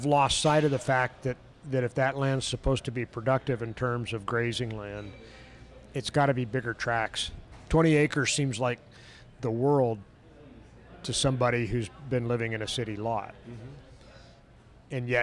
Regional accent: California, United States; If I think about where I grew up in Tuolumne County in the foothills south of where I live now, it was grazing land and timberland

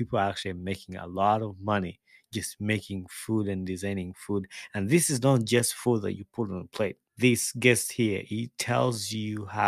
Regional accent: Uganda; when we were growing up in Uganda

